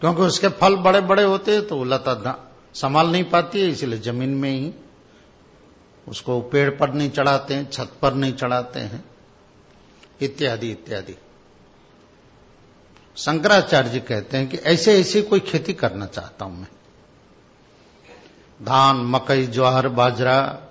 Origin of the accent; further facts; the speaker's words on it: Gujarat, India; बोलते हैं ना हम लोग गुजराती लोग, भोपला बोलते हो